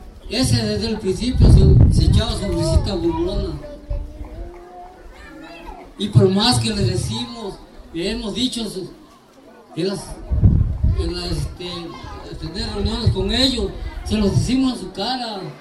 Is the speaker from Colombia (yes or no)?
no; Tixtla, Guerrero, Mexico; Yo soy de Tiscla, se los digo. Yo conozco su escuela como la palma de mi mano. Yo me fui a vender gelatinas a los 8 años allá en la escuela. Era mi camino por ahí, de mis siembras con mis padres